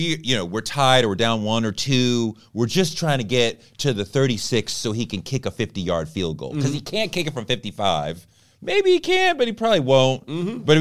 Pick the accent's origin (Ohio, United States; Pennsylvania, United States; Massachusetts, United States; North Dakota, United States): Massachusetts, United States; Boston; We watched the Patriots all the time. I grew up in Boston.